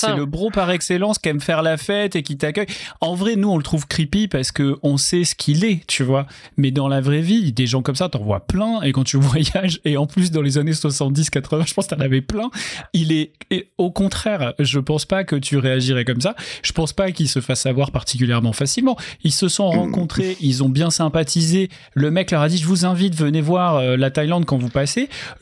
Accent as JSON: {"language": "French", "country": "France", "said": "c'est les accents qu'on connaît forcément puisqu'on est français, quoi."}